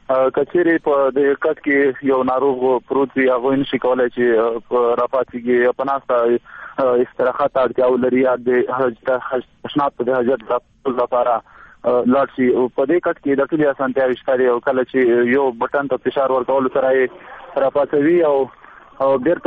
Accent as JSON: {"language": "Pashto", "region": "Khost", "country": "Afghanistan", "said": "موږ یوازې د خوست خلک نه یو، موږ ټول افغانستان خلک یو."}